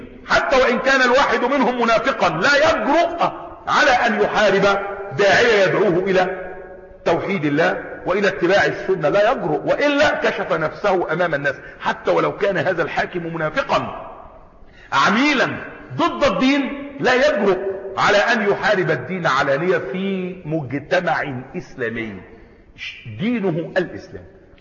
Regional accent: Egypt; وذلك الكلام ده لو كان حدث عندنا في مصر ايام ما قامت الدعوة الاخوانية في الاربعينات

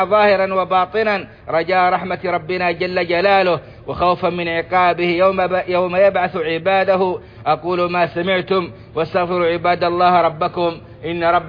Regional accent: Saudi Arabia

